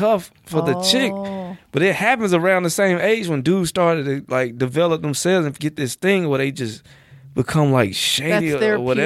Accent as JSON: {"language": "English", "region": "Georgia", "country": "United States", "said": "But what do I know? I'm from Georgia. You know what I mean? I'm from the place that's voted to carry guns."}